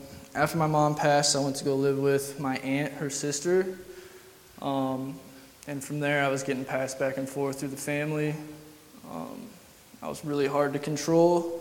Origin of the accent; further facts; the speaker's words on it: Macomb, Illinois, United States; I'm 25. I'm from Macomb, Illinois.